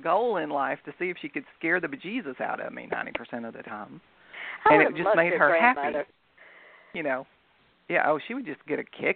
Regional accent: Selmer, Tennessee, United States; also born or lived in Memphis; I was born in Memphis, Tennessee, and we moved from Memphis to a little place called Selmer, Tennessee, which is in McNairy County.

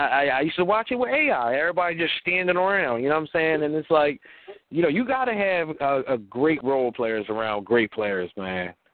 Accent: Philadelphia, Pennsylvania, United States; Y'all got to remember, I'm from Philly. I seen this LeBron show.

